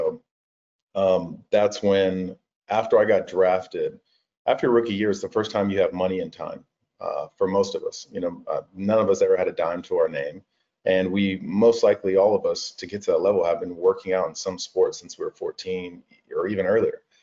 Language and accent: English; Fort Bragg, North Carolina, United States; also born or lived in Germany; I was born in Fort Riley, lived in Germany on a base, and then was on Fort Bragg for quite a while.